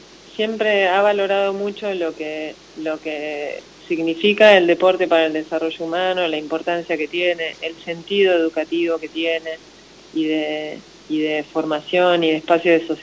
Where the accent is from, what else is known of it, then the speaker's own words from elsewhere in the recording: Mar del Plata, Buenos Aires Province, Argentina; a trabajar en el deporte de Mar del Plata, que fue mi ciudad de origen, la ciudad de la que partí en algún momento dado